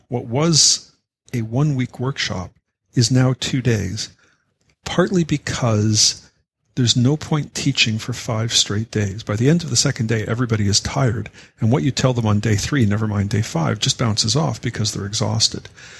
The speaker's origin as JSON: {"language": "English", "country": "Canada", "said": "I'm a Canadian."}